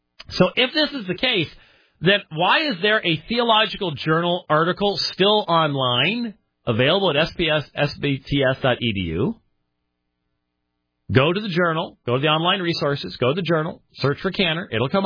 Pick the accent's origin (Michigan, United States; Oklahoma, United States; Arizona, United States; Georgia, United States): Arizona, United States; also born or lived in Minneapolis / Pennsylvania; I was born in Minneapolis. But I was only there for 5.5 years or so. I spent 6 years in Pennsylvania. And then the rest of the time in Arizona.